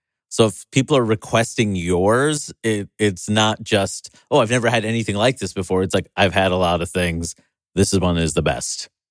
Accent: New York, United States; we taped it in New York, and I got a standing ovation for that TV taping in my hometown.

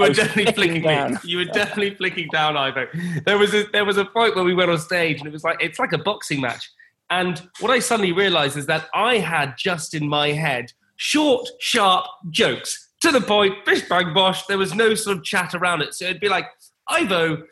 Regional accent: United Kingdom; And actually, being British, it feels like it's quite mean

